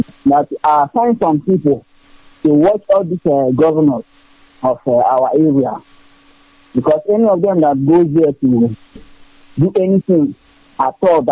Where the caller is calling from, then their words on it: Adamawa, Nigeria; I'm calling from Adamawa State.